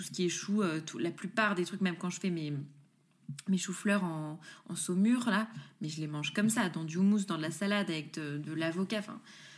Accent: Grand Est, France; Je suis alsacienne, donc je sais.

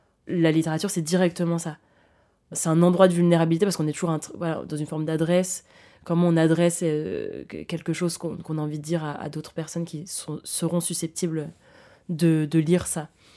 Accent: France; moi je suis française, donc en fait, j'ai fait de la littérature française

